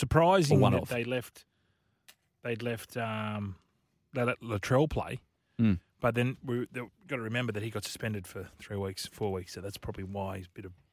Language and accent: English; Sydney, New South Wales, Australia; I grew up in Redfern. I've only known Sydney my whole life.